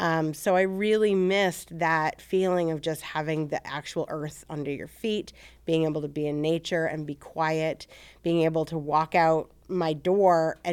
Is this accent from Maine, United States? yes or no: yes; Surry, Maine, United States; also born or lived in Blue Hill / Penobscot; I'm from Blue Hill, Maine. So I've lived on the Blue Hill Peninsula my whole life. I was born in the town of Blue Hill in 1980, and I actually grew up in Surrey and Penobscot